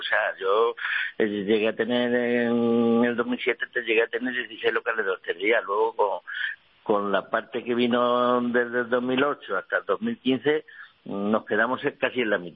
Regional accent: Bornos, Andalusia, Spain; yo soy de Borno, de un pueblo de la España profunda, de Cádiz.

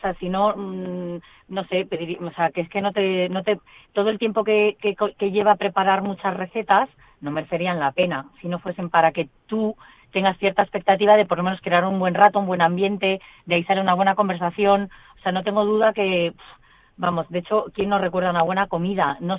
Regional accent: Galicia, Spain; born there; es que soy gallega de nacimiento, imagínate.

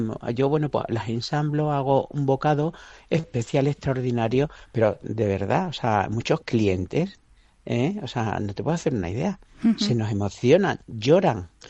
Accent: Extremadura, Spain; De cómo somos los extremeños, el significado de la matanza

